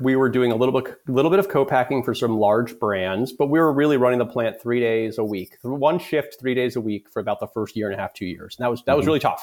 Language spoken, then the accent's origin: English; East Coast, United States; I'm from the East Coast. So I sold out my share of that partnership to my business partner, moved back to the East Coast